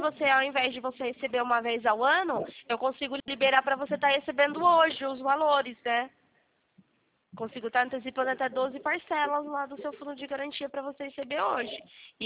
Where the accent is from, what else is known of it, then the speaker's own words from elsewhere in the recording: Sorocaba, São Paulo, Brazil; Eu sou aqui de Sorocaba, no interior de São Paulo.